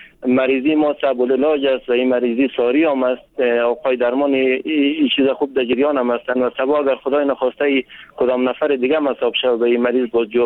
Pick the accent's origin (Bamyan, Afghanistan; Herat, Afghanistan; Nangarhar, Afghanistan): Bamyan, Afghanistan; now in Kabul, Afghanistan; من از یاد از بامیان هستم، خانه من در کابل هست